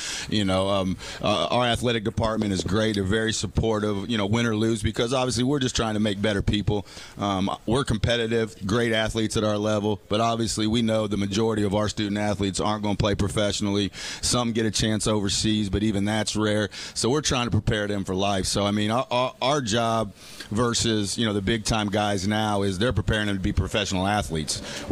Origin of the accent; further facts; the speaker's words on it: Florida, United States; also born or lived in Georgia; I'm originally from Florida.